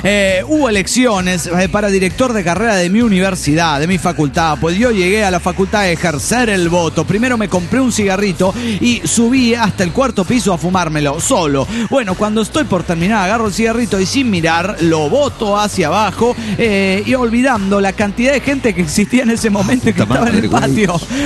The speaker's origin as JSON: {"language": "Spanish", "country": "Mexico", "said": "Siempre que llego a México me cargo de buena vibra, no solo porque es mi tierra"}